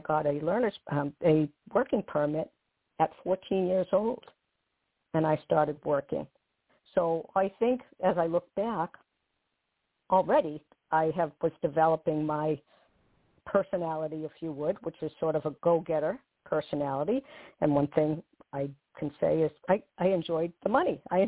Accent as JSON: {"language": "English", "region": "New England", "country": "United States", "said": "One thing, you know, it's we're from New England, and people always tell us to slow down."}